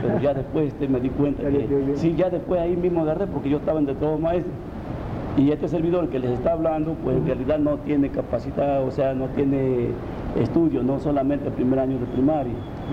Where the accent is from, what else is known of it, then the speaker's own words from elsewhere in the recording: Los Lirios, Mexico; born there; Mire, yo nací en 1937. Sí. Soy nacido acá en Los Lirios.